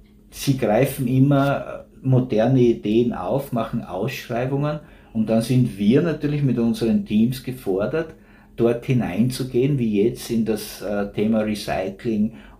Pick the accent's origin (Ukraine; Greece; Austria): Austria; Styria; Ich komme aus der Oststeiermark, wo in meinem Ort waren wir knappe 2000 Einwohner.